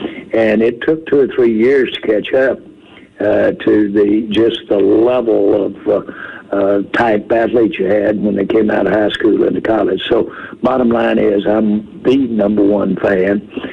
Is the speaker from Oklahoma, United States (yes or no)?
no; Arkansas, United States; I was raised in Arkansas